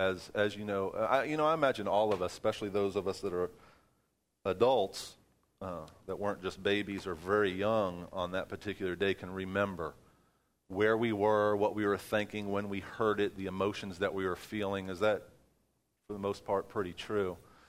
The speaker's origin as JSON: {"language": "English", "region": "New York", "country": "United States", "tie": "born or raised there", "said": "I remember when I was a kid and we were growing up in New York, and our next-door neighbor worked on those twin towers."}